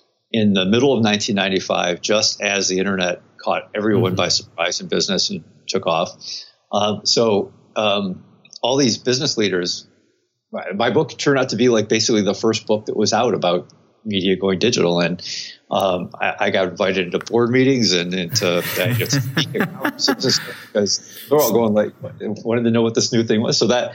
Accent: Binghamton, New York, United States; I grew up in Binghamton, New York, in upstate New York, and just from early on, knew I was wanted to be a writer.

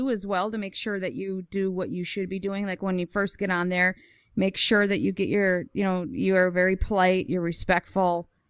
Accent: Minneapolis, Minnesota, United States; I'm from Minneapolis, and as you're aware, there was a big incident here

